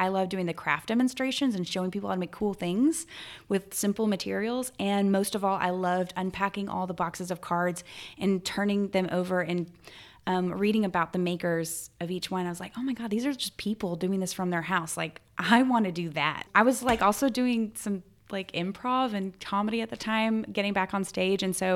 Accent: Oklahoma, United States; now in New Orleans, United States; I grew up in Oklahoma, and I love Oklahoma. It's a great place to grow up

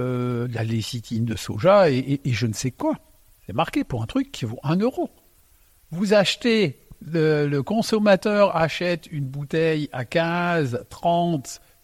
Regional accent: Grand Est, France; born there; first language Alsatian; French is a second language; L'histoire, je suis né donc en Alsace. Quand je suis arrivé, ma langue maternelle c'est l'alsacien.

